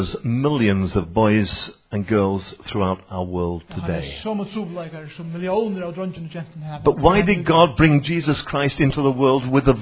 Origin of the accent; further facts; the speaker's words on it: England, United Kingdom; born there; Some of you were born in the Faroes. Some in Denmark. I was born in England.